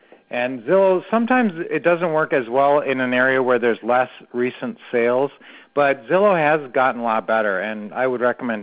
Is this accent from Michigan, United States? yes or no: no; Minnesota, United States; We're from Minnesota. We got used to bad weather.